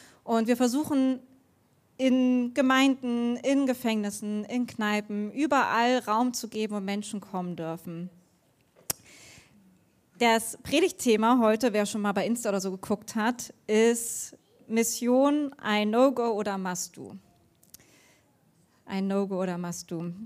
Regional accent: Hamburg, Germany; Ich bin Hamburgerin und ich liebe Hamburg. Ich musste für mein Studium ins Exil nach Kassel gehen

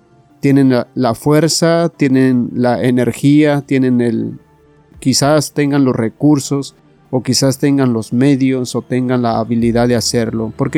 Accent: Mexico; En México, yo soy de México

